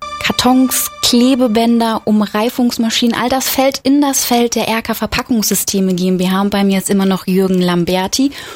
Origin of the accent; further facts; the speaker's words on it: Rhineland, Germany; Ich weiß nicht, ob ich das als Rheinländerin so unbedingt nachvollziehen kann